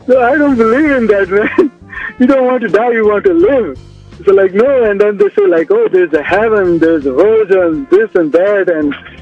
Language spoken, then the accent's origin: English; Pakistan; I'm from Pakistan. I'm born in Pakistan.